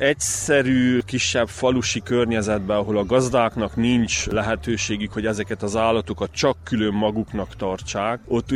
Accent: Mădăraș, Harghita, Romania; Csíkmadarasról vagyok.

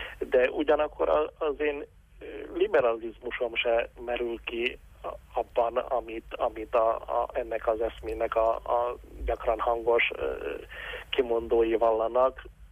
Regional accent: Hungary; hogy attól én még nagyon erősen magyar vagyok, hogy liberális eszményeim vannak

